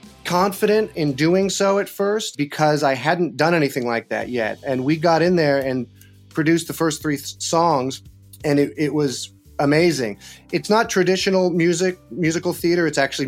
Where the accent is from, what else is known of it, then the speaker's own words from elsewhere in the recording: West Hollywood, California, United States; But it's definitely growing up in West Hollywood, in Los Angeles, in the 70s